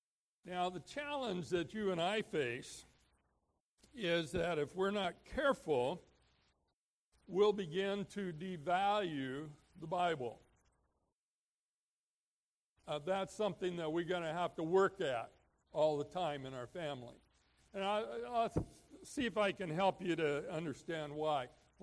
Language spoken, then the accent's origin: English; Oregon, United States; I'm from Oregon, and I've always thought for many years that I was born about 100 years late.